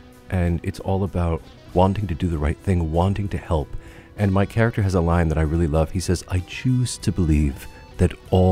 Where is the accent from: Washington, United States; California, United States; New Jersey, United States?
New Jersey, United States; but I grew up in New Jersey, and so right outside of New York City.